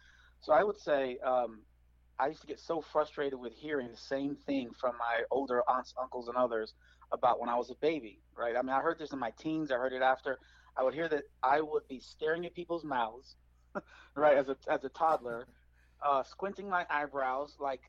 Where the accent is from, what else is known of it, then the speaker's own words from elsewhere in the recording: Chicago, Illinois, United States; also born or lived in Phoenix / Houston; Well, I was born in Chicago. I was raised kind of in Chicago, but also in Phoenix, Houston, and then back to Chicago. So from about 10 until 20, it was Chicago again.